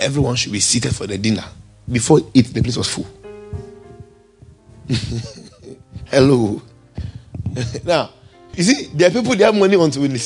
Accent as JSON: {"language": "English", "country": "United States", "lives_now": "United Kingdom", "said": "I was in Maryland before I came to UK, remember? As an American, I flew to Belgium and then off to UK."}